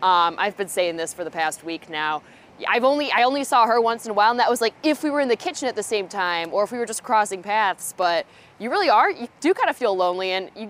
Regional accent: Chicago, Illinois, United States; I was actually planning on going home that weekend because I'm from Chicago and I was planning on seeing my parents that weekend.

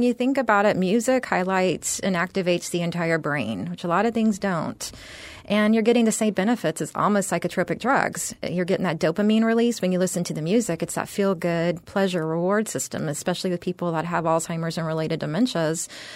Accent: San Antonio, Texas, United States; also born or lived in Austin / San Francisco Bay Area / New York City / New Jersey; I grew up in San Antonio, Texas.

